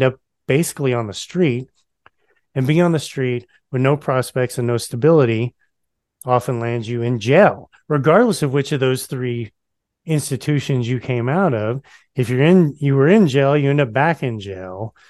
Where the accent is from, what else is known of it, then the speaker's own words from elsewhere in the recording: Texas, United States; I'm from Texas originally, and Texas has a big population and a punitive criminal justice system.